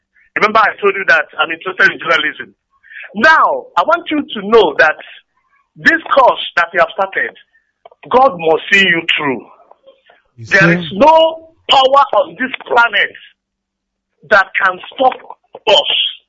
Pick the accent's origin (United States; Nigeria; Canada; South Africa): Nigeria; Ngokpala, Imo; now in Onitsha, Nigeria; from Ngokpala, but I'm calling from Onitsha.